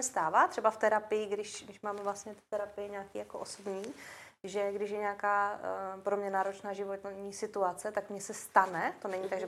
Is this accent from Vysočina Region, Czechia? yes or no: yes; Vysočina Region, Czechia; já jsem se přivdala z Vysočiny do rodiny Moraváků, kteří jsou fakt echt moravský